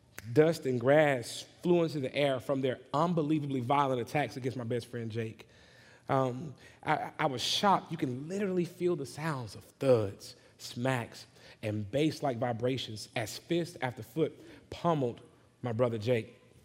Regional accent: Lumberton, Mississippi, United States; So back where I'm from, Lumberton, Mississippi, my hometown, my stomping ground, you had to know how to fight.

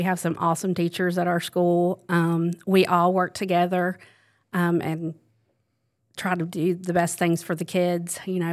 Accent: Kentucky, United States; now in Alabama, United States; Kentucky originally.

